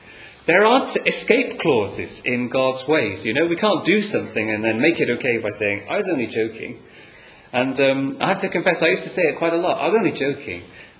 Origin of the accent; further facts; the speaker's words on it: Wales, United Kingdom; now in Yorkshire, United Kingdom; He's from Wales, and you know what we're like from Wales. We're all quite strong. No one believes me. I'm in Yorkshire, aren't I?